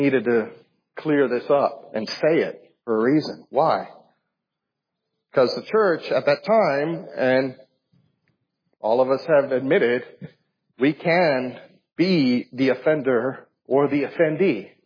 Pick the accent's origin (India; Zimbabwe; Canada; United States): United States; Hialeah, Florida; I remember growing up in Hialeah, they always put those little concrete blocks so people won't park on the grass.